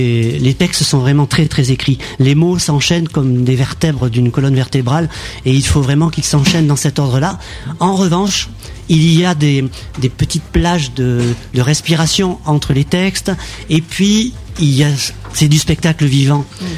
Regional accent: Bayonne, Nouvelle-Aquitaine, France; Puis l'année prochaine, je vais jouer chez moi à Bayonne.

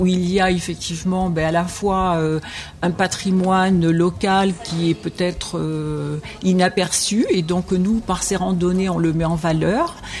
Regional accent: Chassenon, Nouvelle-Aquitaine, France; moi, je suis née à Chassenon, donc je suis un pur produit local. Je n'ai pas encore 2000 ans, mais j'ai été bercée dans mon enfance par l'histoire gallo-romaine de Chassenon.

